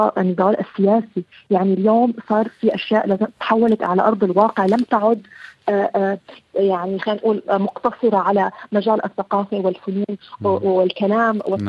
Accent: Syria; أنا أشعر كسورية تعيش في أوروبا أو تعيش في سوريا

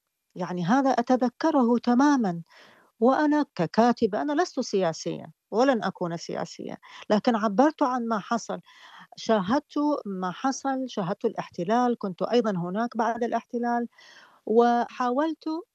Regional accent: Baghdad, Baghdad Governorate, Iraq; لكن لم أتوقع يوما ما سأدخل مدينتي بغداد وأراها محتلة

